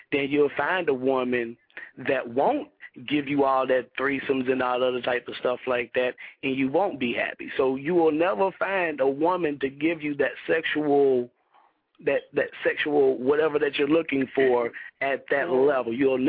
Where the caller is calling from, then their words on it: Atlanta, Georgia, United States; from Atlanta.